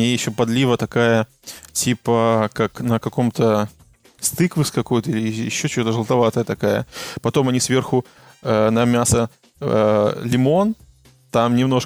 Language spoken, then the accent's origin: Russian; Belarus; now in Prague, Czech Republic; ну, я из маленького города, и когда я уезжал еще из Минска, там не было такого обилия разной вьетнамской, китайской, там, я не знаю, индийской еды